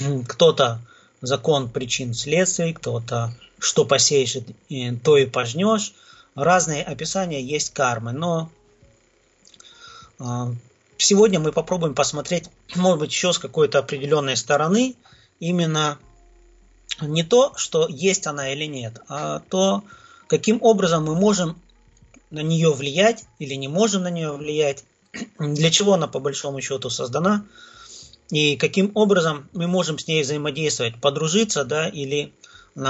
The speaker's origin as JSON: {"language": "Russian", "town": "Krasnodar", "region": "Krasnodar Krai", "country": "Russia", "said": "я из Краснодара."}